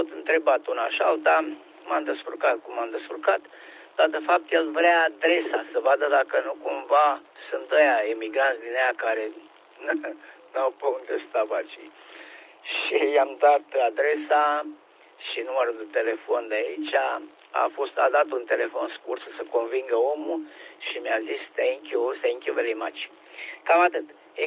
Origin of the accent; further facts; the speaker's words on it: Romania; moved away; noi eram imigranti, eram din Europa, eram din România, eram om bătrân, așa, și a fost ok